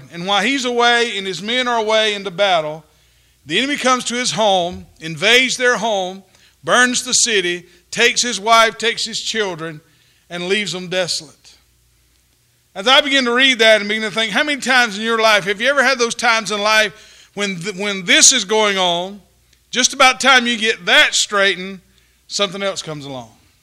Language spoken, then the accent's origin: English; Goldsboro, North Carolina, United States; I'm a native here of Goldsboro, born and raised in Goldsboro, and this is my home.